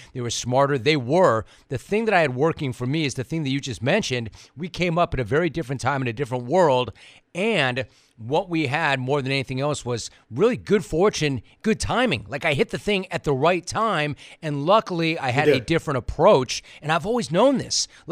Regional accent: Los Angeles, California, United States; I grew up in Los Angeles, so I was exposed to some of the most iconic voices ever.

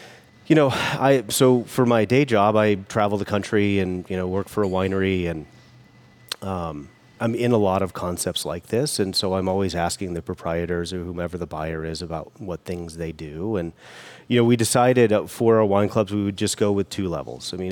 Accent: Iowa, United States; listen, brother, I'm from Iowa originally.

